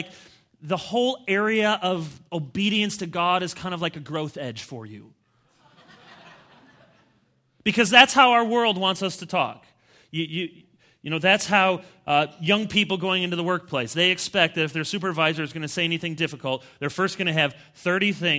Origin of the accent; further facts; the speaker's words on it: Chicago, Illinois, United States; born there; I was born in Chicago, so I'm a White Sox fan.